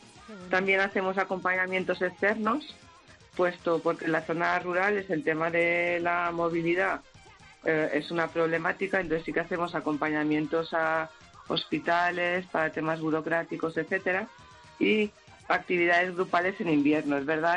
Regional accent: Balearic Islands, Spain; yo soy de Mallorca, como has comentado, no tengo familia aquí

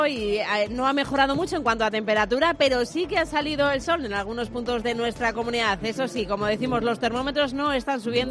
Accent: Valladolid, Castile and León, Spain; quienes somos vallisoletanos castellanoleses de pro

